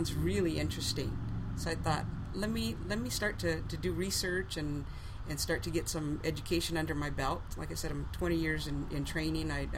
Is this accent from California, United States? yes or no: yes; Pomona, California, United States; moved away as an adult; now in Long Beach, United States; But I was born and raised in Pomona, which is about 40 miles from here, and went to school there and spent probably the first 18 years there in Pomona, and then moved around from there.